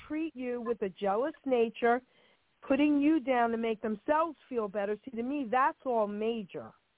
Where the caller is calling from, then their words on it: New Jersey, United States; I'm calling from New Jersey.